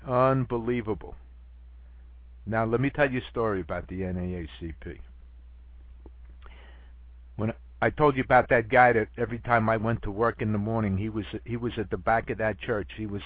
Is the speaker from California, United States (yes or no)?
no; New York City, New York, United States; And I grew up in Washington Heights, and I went to school in Harlem.